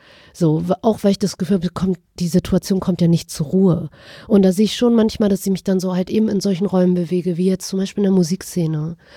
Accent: Germany; Also klar, ich bin deutsch sozialisiert, in Deutschland aufgewachsen, aber die ganze Zeit findet halt diese kurdische Realität parallel statt.

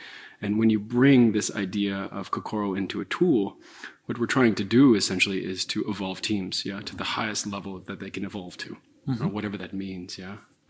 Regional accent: Santa Clara, California, United States; I was born and raised in Santa Clara. So my mom lives still a few blocks from the Apple campus.

